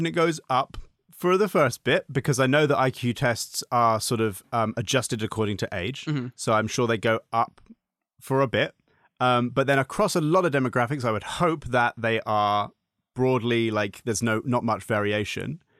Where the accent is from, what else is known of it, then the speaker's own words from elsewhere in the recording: United Kingdom; I don't know what, maybe that's just me as a British person, but it feels like the kind of thing we would